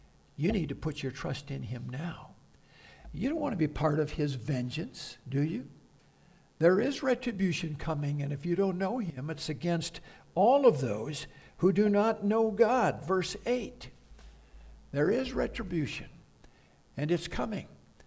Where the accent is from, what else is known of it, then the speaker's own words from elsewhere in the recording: United States; In fact, in America, as an American clergyman, sometimes as a part of the community, I've had kind of an exalted status.